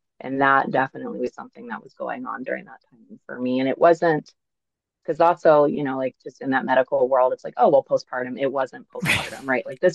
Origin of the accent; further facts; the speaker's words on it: Georgia, United States; also born or lived in North Carolina; So growing up in the South States, like primarily Georgia and North Carolina, absolutely not.